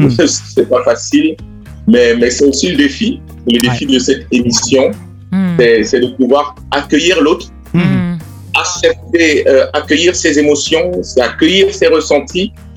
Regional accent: Cameroon; voilà, ça vient pas d'ici, hein. Je suis camerounais.

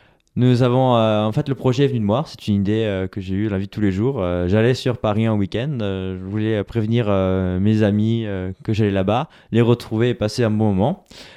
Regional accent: Luxembourg; now in Strasbourg, France; Et moi-même, je suis originaire de Luxembourg et depuis j'étudie sur Strasbourg.

